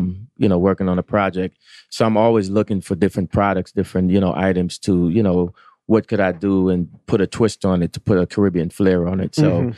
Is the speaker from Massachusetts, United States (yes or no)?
no; Brooklyn, New York, United States; So, you know, growing up in Brooklyn, we had a place that me and my buddies used to go to every summer, Ocean Beach Fire Island, just to get out of the inner city of New York.